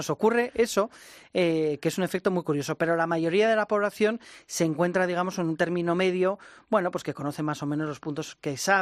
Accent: Bilbao, Basque Country, Spain; En Bilbao, en mi pueblo, a estas personas se le llama tolosa.

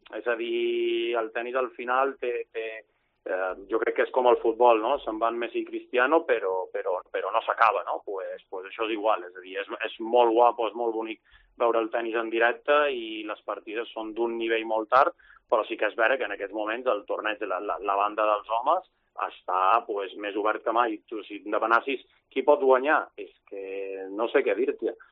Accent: Balearic Islands, Spain; Nosaltres aquí, com som mallorquins, pues, no estem tan acostumats en això

